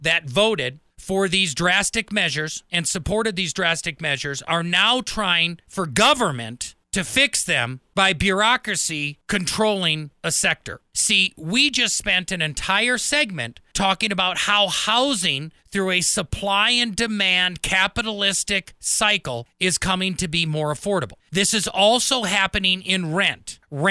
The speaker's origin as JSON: {"language": "English", "region": "Wisconsin", "country": "United States", "said": "I'm transplanted from the Cheesehead State of Wisconsin."}